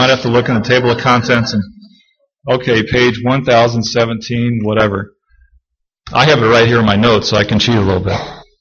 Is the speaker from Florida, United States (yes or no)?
no; Milwaukee, Wisconsin, United States; You know, I grew up in Milwaukee.